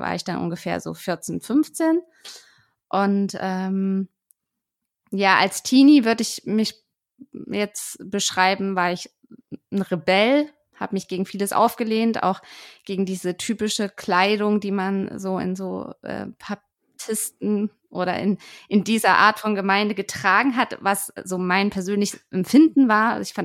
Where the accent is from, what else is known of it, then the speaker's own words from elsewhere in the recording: Thuringia, Germany; Ich bin in einer Familie groß geworden in Thüringen mit drei Geschwistern und Mama und Papa sozusagen